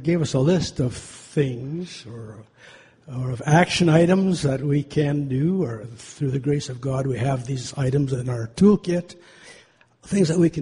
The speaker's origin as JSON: {"language": "English", "town": "Saskatoon", "region": "Saskatchewan", "country": "Canada", "said": "Good evening. … from Saskatoon."}